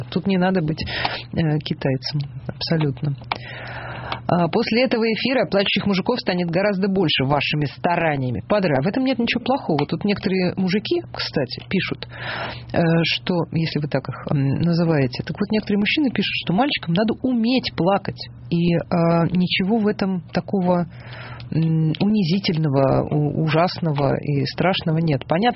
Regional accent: Yaroslavl, Yaroslavl Oblast, Russia; Дорогой, я из Ярославля.

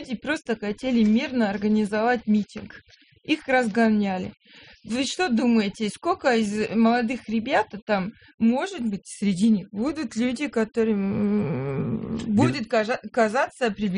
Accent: France; Я из Франции.

